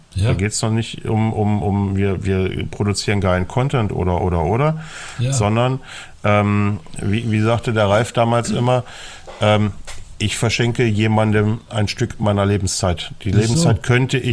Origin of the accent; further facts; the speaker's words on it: East Germany, Germany; ich bin Ossi.